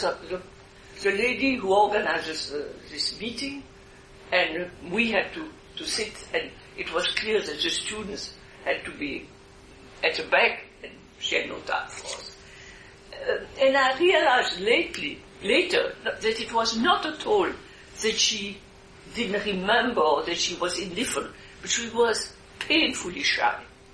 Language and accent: English; Switzerland; English is a second language; And in my confusion and horror, in a way, I come from Switzerland, I knixed.